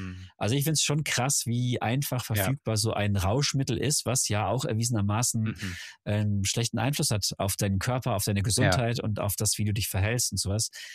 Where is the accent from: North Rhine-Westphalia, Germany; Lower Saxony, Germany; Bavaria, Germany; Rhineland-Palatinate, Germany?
North Rhine-Westphalia, Germany; Schwelm; wir sind in Schwelm groß geworden, also schon nicht dörflich, schon eine Stadt so